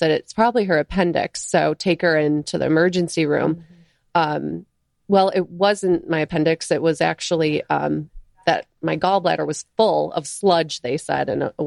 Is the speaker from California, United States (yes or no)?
no; Buffalo, New York, United States; And I'm from Buffalo, New York, so it is cold there.